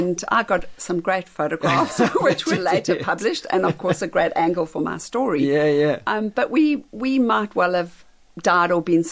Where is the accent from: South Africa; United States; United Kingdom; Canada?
South Africa; my home country of South Africa